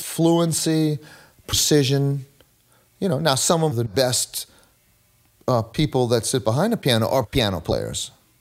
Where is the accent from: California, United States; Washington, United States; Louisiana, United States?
Louisiana, United States; New Orleans; Space is very important, and especially growing up in New Orleans.